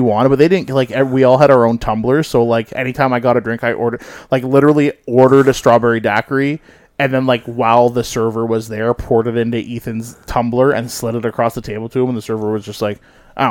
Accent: Canada; Canada, we're those people. Thank you very much. We're Canadian.

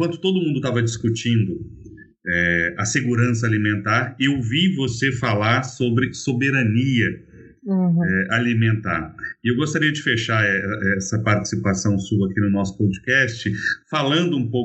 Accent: Ituiutaba, Minas Gerais, Brazil; Eu sou mineiro, do Triângulo Mineiro, da belíssima cidade de Ituiutaba.

